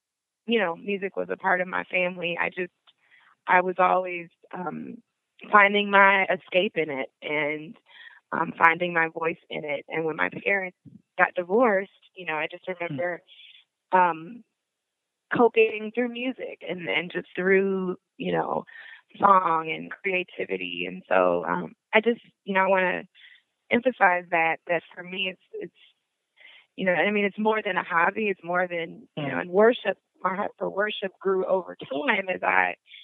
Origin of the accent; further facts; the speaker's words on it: Chicago, Illinois, United States; So I am born and raised in Chicago, south side of Chicago. I've been here my whole life